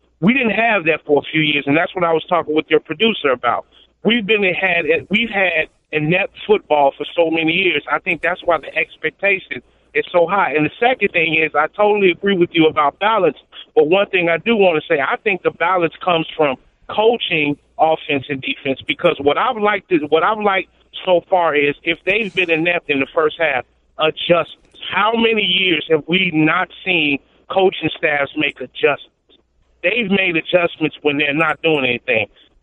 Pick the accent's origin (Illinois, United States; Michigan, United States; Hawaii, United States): Illinois, United States; Chicago; I'm from the South Side. I'm from Riverdale. So, you know, I'm a White Sox fan.